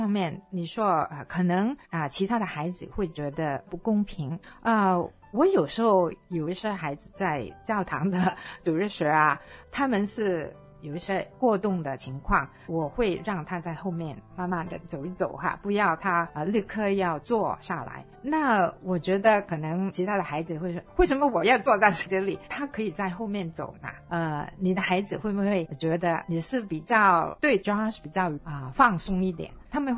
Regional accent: China; 因为我们中国人很多时候都是不要这样子

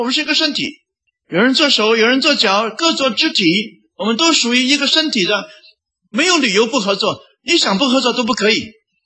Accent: China; 神给我们很好的才干，我们中国人聪明得不得了，跟其他任何的国家比一比，我们绝不在他们之下。

